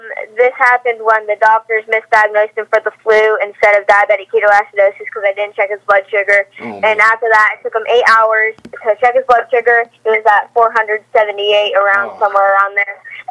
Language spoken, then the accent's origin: English; Sarasota, Florida, United States; Yes, I'm from Sarasota, Florida.